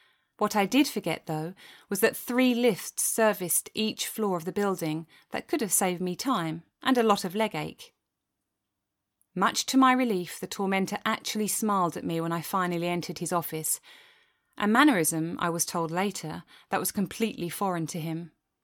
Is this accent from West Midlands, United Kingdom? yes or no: yes; Wolverhampton, West Midlands, United Kingdom; stretching as far as Wolverhampton in the north, my hometown, and Coventry in the south.